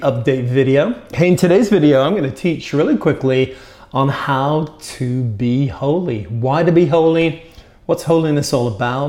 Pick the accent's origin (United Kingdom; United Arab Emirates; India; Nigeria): United Kingdom; now in United States; I'm a British American and living here in New England, ministering here.